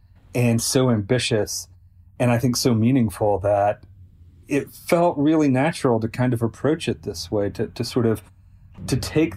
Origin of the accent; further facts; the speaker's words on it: Selmer, Tennessee, United States; this stretch of highway between Selmer, Tennessee, which is my hometown, and Adamsville, Tennessee.